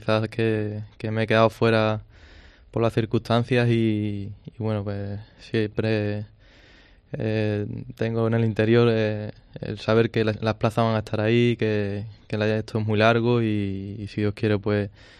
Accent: Huelva, Andalusia, Spain; con muchas ganas este año a mi tierra, a Huelva

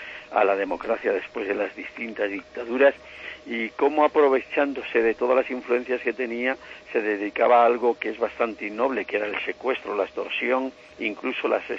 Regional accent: Andalusia, Spain; yo como andaluz puedo llevar

